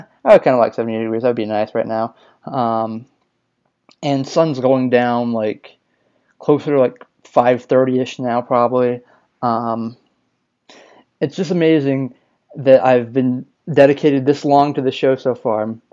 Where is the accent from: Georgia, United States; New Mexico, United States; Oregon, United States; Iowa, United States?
New Mexico, United States; now in Tucson, United States; They just finished up a 3-day tour in New Mexico, which is awesome. My hometown, or my home state.